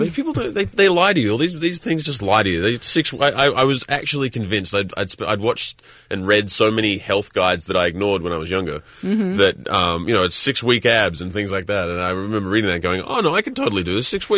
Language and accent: English; Australia; No. I'm Australian, so I was working.